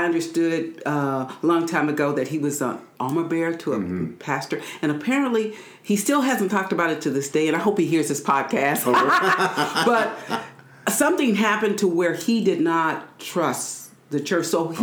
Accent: Los Angeles, California, United States; I grew up here in Los Angeles, California, actually. I was born and raised. I went to school here. I went to college here. I went to Cal State, L.A.

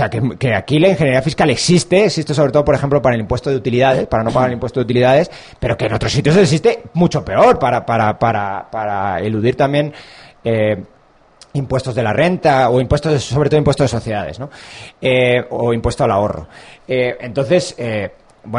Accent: Spain; Yo que soy español para decir que no vengan gente de fuera a hablar.

